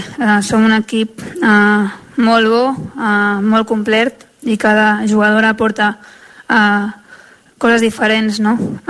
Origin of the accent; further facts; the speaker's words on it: Ribes, Catalonia, Spain; Ribes és El meu poble ho ha estat sempre i ho serà sempre. De fet, segueixo vivint allà perquè com a casa enlloc, no, diuen.